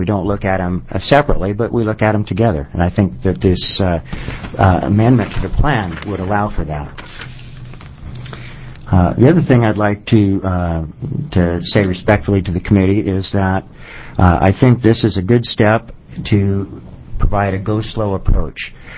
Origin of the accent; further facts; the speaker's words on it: Astoria, Oregon, United States; I'm from Astoria in Clatsop County.